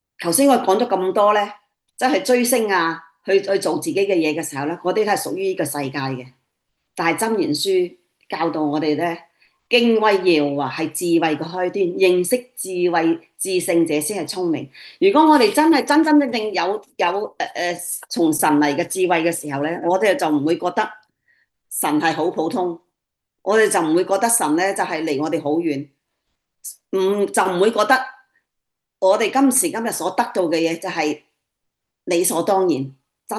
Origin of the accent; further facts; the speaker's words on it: Panyu, Guangdong, China; 佢啱啱去咗我哋番禺啊，我家鄉嘅地方